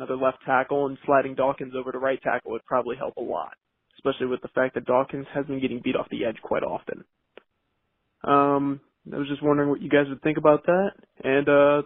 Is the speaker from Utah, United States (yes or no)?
no; Hopewell, New York, United States; Hey, how's it going, guys? … I'm from Hopewell, New York.